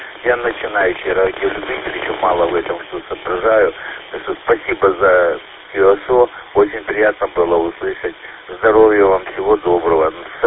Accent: Voronezh, Voronezh Oblast, Russia; Я из Воронежа, но в данный момент нахожусь в Кисловодске

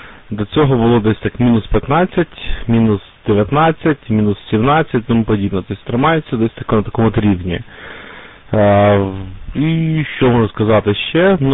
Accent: Starobilsk, Luhansk Oblast, Ukraine; now in Lviv, Ukraine; я теж з Східної України, міста Старобільськ, Луганська область, але в останні десь там 7 років живу в місті Львів. Ну, я можу розмовляти на русскому язикі, можу розмовляти на українській мові, це для мене не є проблемою взагалі.

